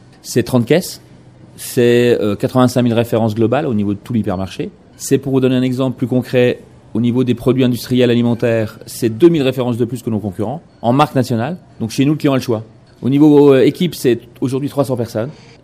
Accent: Grand Est, France; mon parcours il a été essentiellement Lorraine, puisque je suis Lorrain. J'ai parcouru tout le Grand Est, de Metz à Verdun, de Verdun à Strasbourg, de Strasbourg à Nancy

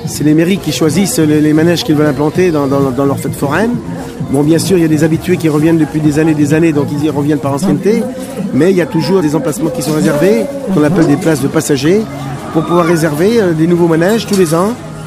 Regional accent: La Rochelle, Nouvelle-Aquitaine, France; moi, je suis pas du tout de la région de Limoges, je suis de La Rochelle, moi, c'est pas très loin

